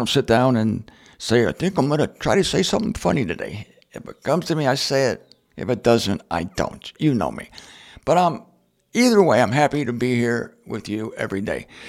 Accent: Canton, Ohio, United States; When I was born in Canton, Ohio, I lived 2 years in a small house, and then my parents moved to a house in the suburbs. The first house was in the city of Canton, Ohio

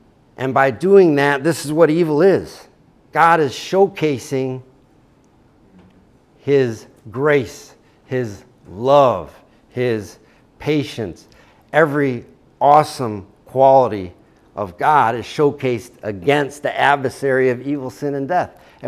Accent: Illinois, United States; I grew up 32 miles outside of Chicago, so I was a big fan.

